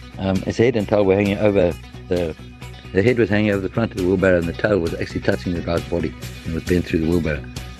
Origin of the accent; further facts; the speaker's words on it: Eastern Cape, South Africa; I'm from the Eastern Cape.